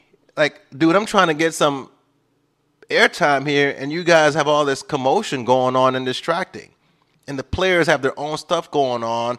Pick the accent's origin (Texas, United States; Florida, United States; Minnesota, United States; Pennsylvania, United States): Florida, United States; Orlando; when we were watching the NFL, at least, you know, growing up in Orlando, you know, you watch the Dolphins game.